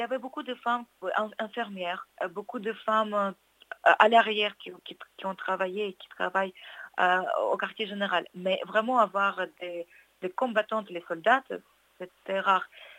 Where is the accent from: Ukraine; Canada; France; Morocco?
Ukraine; En tant qu'Ukrainienne, je me sens ukrainienne.